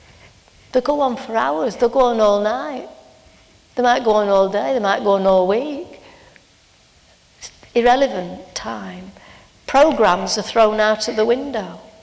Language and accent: English; United Kingdom; He wants us to be out of control, but we're British, we don't do that. We've got to forget that we're British.